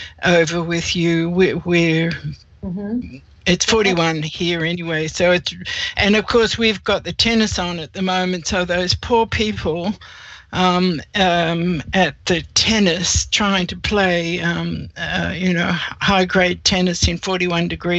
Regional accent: Melbourne, Victoria, Australia; born there; But yes, I was born in Melbourne, and that's where I am now, feeling quite at home in Melbourne.

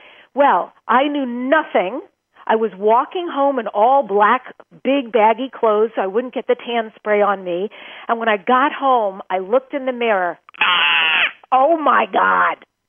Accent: New York, United States; now in California, United States; I grew up in New York. I live now in California.

